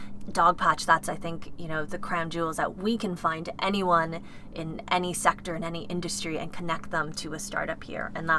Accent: Cupertino, California, United States; Francisco because I'm originally from Cupertino, and growing up, no one knew where Cupertino was when I was outside of the Bay Area.

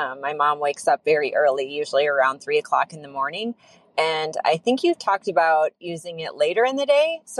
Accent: Phoenix, Arizona, United States; I'm from Phoenix, Arizona

